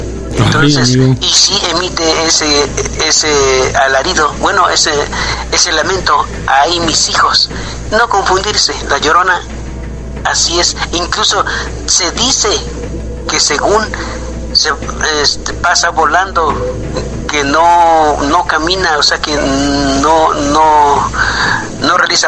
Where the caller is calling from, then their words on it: Puebla, Mexico; de Puebla.